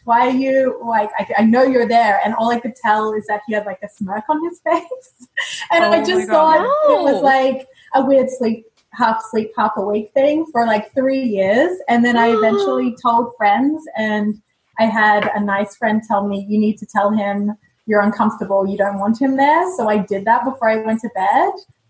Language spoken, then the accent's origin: English; Australia; now in Canada; I'm from Australia, but I live in Canada.